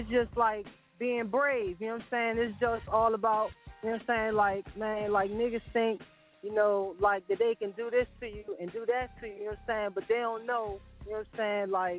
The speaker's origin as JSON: {"language": "English", "town": "Hyattsville", "region": "Maryland", "country": "United States", "said": "Oh, I'm from Maryland. You know what I'm saying? Representing Hyattsville, Maryland."}